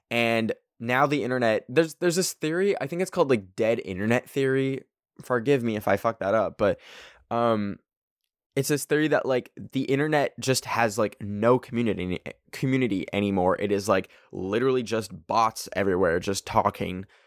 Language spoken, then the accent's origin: English; Canada; But I'm Canadian